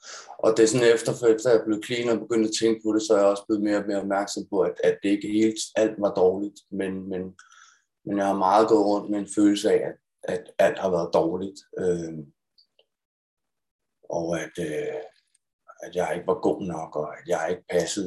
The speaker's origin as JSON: {"language": "Danish", "town": "Copenhagen", "region": "Capital Region of Denmark", "country": "Denmark", "said": "Altså, jeg kommer fra København"}